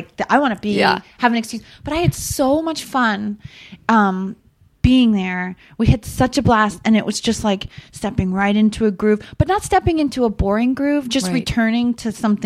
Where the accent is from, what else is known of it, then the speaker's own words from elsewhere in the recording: Rockford, Illinois, United States; when I was growing up in Rockford, I'm like, am I going to ever get out of here?